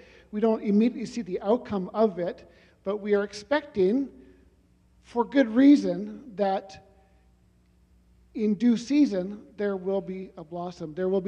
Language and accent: English; Vancouver, British Columbia, Canada; also born or lived in Asia; now in Calgary, Canada; And I'm originally from Vancouver.